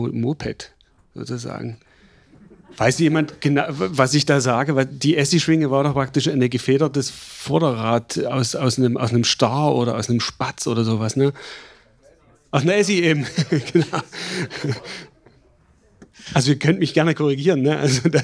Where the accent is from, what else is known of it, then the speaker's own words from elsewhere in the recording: East Germany, Germany; Für uns Ostdeutsche oder für mich war es eine Freiheitsmaschine.